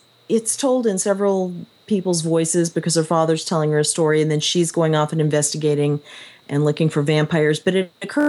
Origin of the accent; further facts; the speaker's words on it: Tucson, Arizona, United States; No, God, no, because I grew up in Tucson. In Tucson, we had some.